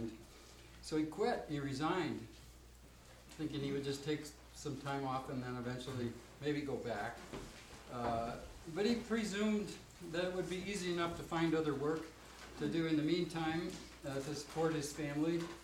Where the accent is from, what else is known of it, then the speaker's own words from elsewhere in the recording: Valparaiso, Indiana, United States; I'm from Valparaiso, Indiana